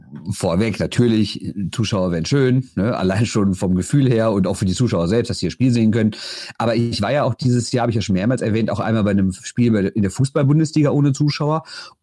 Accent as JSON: {"language": "German", "town": "Düsseldorf", "region": "North Rhine-Westphalia", "country": "Germany"}